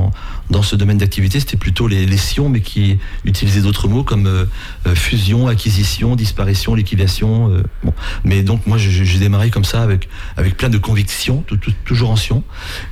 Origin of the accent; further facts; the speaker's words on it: Nouvelle-Aquitaine, France; je suis originaire de la Vienne, mais depuis 35 ans en Vendée.